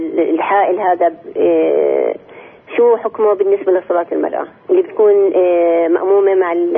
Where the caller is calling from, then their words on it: Nablus, West Bank, Palestine; من نابلس.